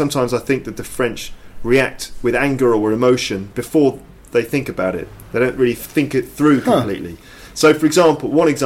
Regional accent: England, United Kingdom; Because whenever I'm English, you see, and we're not the most romantic people. We're pragmatic people.

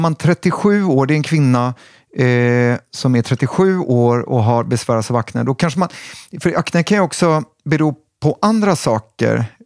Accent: Sweden; Och där är jag ju som tråkig svensk läkare då

